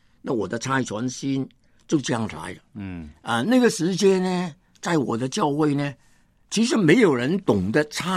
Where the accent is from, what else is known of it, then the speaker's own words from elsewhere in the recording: Hong Kong; born there; 我是1938年在香港出生。